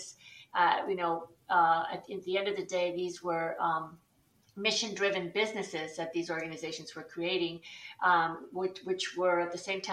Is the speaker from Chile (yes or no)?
yes; Chile; As you mentioned, I'm originally from Chile